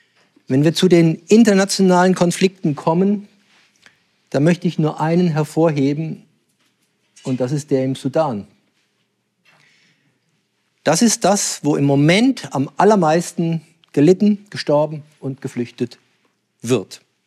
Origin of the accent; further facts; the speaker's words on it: Osthofen, Rhineland-Palatinate, Germany; also born or lived in Worms; Ich bin in Worms geboren, in Osthofen aufgewachsen, habe in Mainz studiert und in Frankfurt Philosophie, Theologie bei den Jesuiten